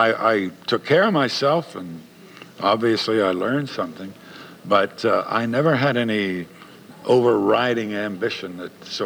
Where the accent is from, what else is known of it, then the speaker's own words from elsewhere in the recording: Pennsylvania, United States; I've testified to the fact that this is my hometown. I'm tremendously indebted to it.